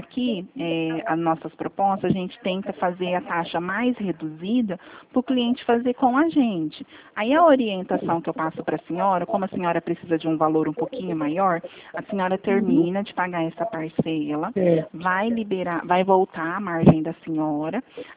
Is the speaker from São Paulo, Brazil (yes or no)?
yes; Presidente Prudente, São Paulo, Brazil; sou de Prudente.